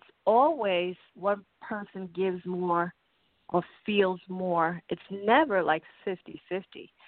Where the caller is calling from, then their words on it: New Jersey, United States; I'm calling from New Jersey.